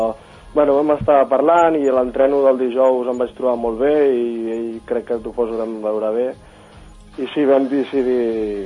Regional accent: Palau-solità i Plegamans, Catalonia, Spain; doncs tinc 25 anys, sóc de Palau Solità Plegamans

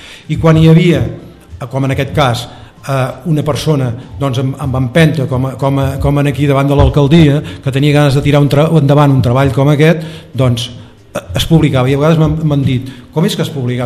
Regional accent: Granollers, Catalonia, Spain; Jo sóc fill de Granollers

